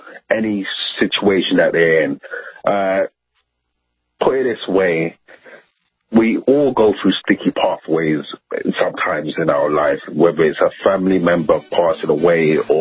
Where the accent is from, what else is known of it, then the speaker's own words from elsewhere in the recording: London, United Kingdom; me personally, I was brought up in Northwest London, so I know a lot of the corner roads, things like that.